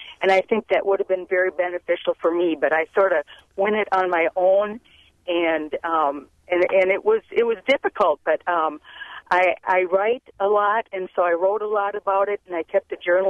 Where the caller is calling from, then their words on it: Colfax, Wisconsin, United States; I'm from Colfax.